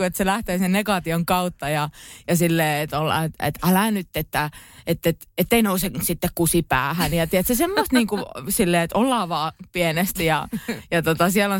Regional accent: Pori, Satakunta, Finland; mä oon muuten Porista.

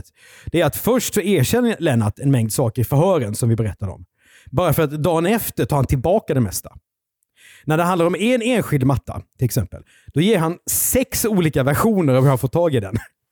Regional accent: Karlskrona, Blekinge, Sweden; born there; en man i Karlskrona där jag är född

